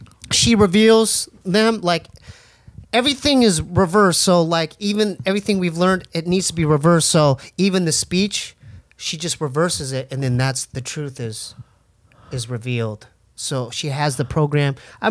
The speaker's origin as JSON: {"language": "English", "town": "Poway", "region": "California", "country": "United States", "tie": "born or raised there", "said": "our house that we grew up in Poway was haunted."}